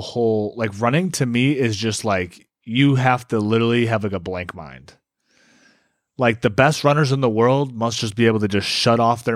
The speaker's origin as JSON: {"language": "English", "region": "Michigan", "country": "United States", "said": "Like, listen, we're from Michigan. No one is out being like, hey, brother, let's get together and run."}